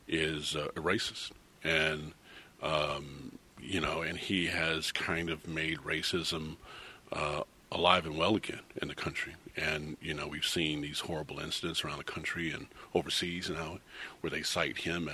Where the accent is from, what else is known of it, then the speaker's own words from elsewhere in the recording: Junction City, Kansas, United States; Well, growing up in Junction City was a great place to grow up because, very diverse city.